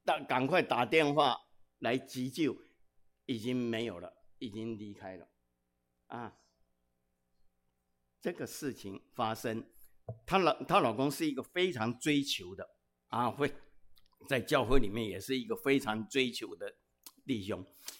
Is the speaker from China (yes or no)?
no; Taiwan; 我是从台湾来的